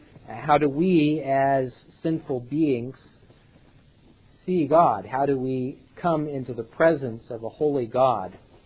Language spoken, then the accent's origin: English; Topeka, Kansas, United States; President Ford came to my hometown, to Topeka, Kansas